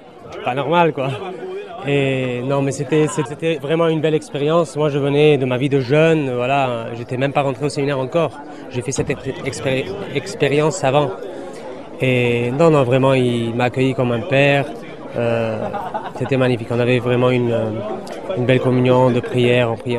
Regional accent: Egypt; now in Bayonne, France; Alors, comme vous dites, je viens d'Égypte.

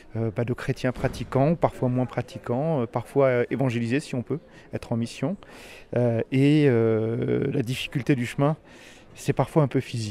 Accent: Paris, Île-de-France, France; je viens de Paris et je suis à la paroisse de la Sainte Trinité à Paris.

